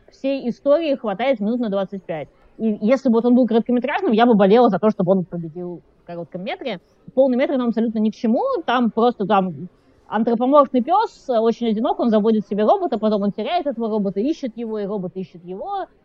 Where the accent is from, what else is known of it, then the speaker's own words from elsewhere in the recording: Saint Petersburg, Russia; born there; потому что я родилась в Ленинграде, я все про голод и каннибализм не могу смотреть физически